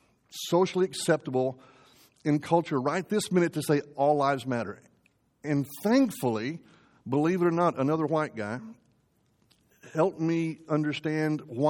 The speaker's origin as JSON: {"language": "English", "region": "Southern United States", "country": "United States", "tie": "born or raised there", "said": "So here I am, a white guy, born and raised in the South."}